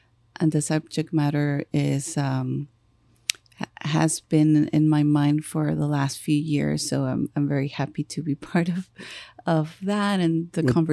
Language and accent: English; Lima, Peru; moved away as an adult; now in United States; I was born and raised in Lima, in the capital city. Sorry. My mother is from the Andes, from Cusco. My father is from the northern part of Peru. But so I grew up there and moved to the States at the age of 18